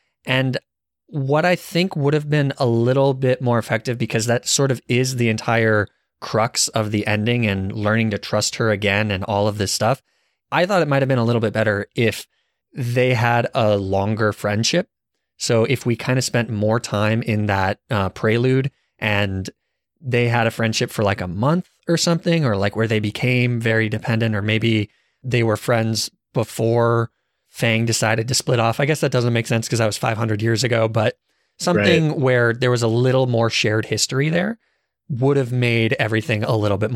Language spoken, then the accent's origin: English; Arizona, United States; I guess I'm from Arizona, so maybe I'm supposed to pick Tail because they're the desert